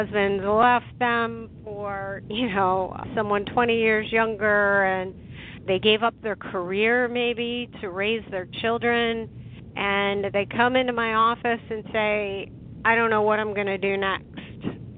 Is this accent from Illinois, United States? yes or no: yes; Chicago, Illinois, United States; I grew up in Chicago, and if anybody knows the weather in Chicago